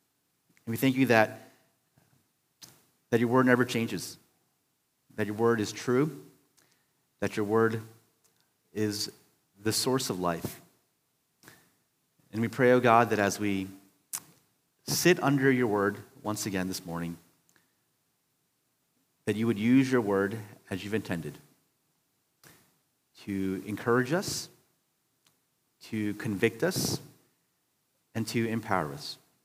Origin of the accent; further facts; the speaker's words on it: Baltimore, Maryland, United States; I'm a transplant from Baltimore, so it's not really my team